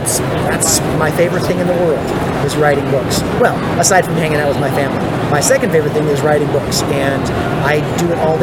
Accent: Englewood, Colorado, United States; I'm from Inglewood, Colorado

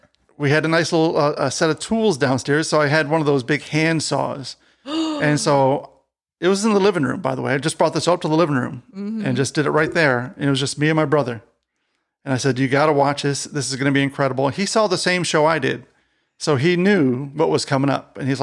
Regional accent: Detroit, Michigan, United States; We grew up in Southwest Detroit

